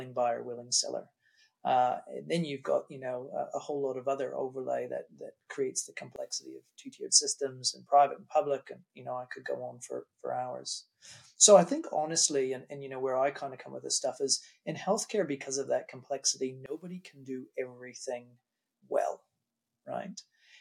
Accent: New Zealand; also born or lived in Canada; I was born in Canada, raised in New Zealand. You know, we came to New Zealand in 1990. We're supposed to be here for a year, and you know, many decades on, still well and truly a Kiwi.

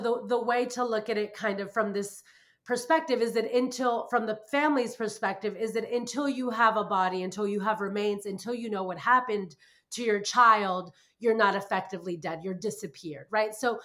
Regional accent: Miami, Florida, United States; moved away as an adult; now in Mexico City, Mexico; I'm originally from Mexico City, Bob. So I have this this perspective on impunity very much ingrained, and it very much speaks to me. I was born there. I grew up in Miami, of all places, and I hated Miami

